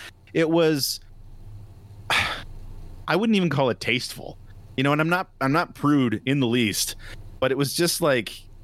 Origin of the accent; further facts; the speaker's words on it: Nova Scotia, Canada; because around here in the 80s, again, I'm from Nova Scotia, so around here in the 80s and 90s